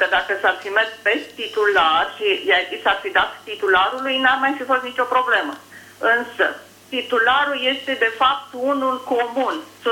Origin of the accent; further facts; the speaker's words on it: Bacău, Bacău County, Romania; Sunt din Bacău